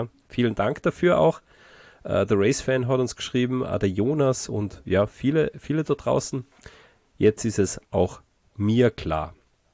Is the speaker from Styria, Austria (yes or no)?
no; Salzburg, Austria; aber auch für uns als Salzburger geht das nicht.